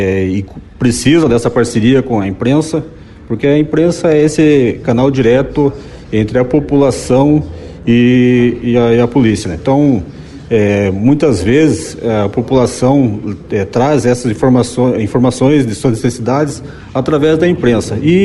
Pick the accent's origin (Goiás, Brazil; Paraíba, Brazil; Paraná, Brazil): Paraná, Brazil; Ponta Grossa; eu sou natural da cidade de Ponta Grossa, fiz a minha maior parte da minha carreira naquela região, no primeiro BPM.